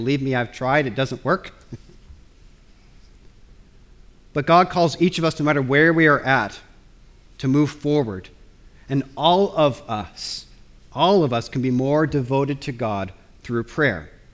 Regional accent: United States

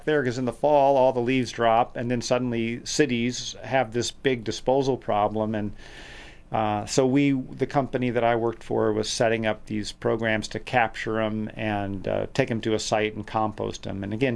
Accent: New England, United States; And I grew up in New England, and so I have an affinity for the name of your bookstore, Pilgrim's Way.

